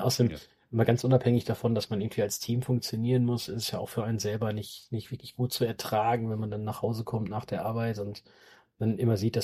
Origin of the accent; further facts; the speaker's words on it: North Rhine-Westphalia, Germany; hier so ein bisschen als Ostwestfale ist ja die Heimat